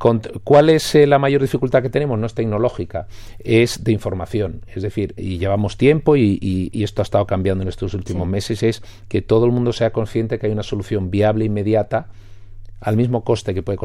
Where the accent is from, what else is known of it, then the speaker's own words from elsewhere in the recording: Canary Islands, Spain; soy de Canarias, luego soy medio africano, pero, o africano geográficamente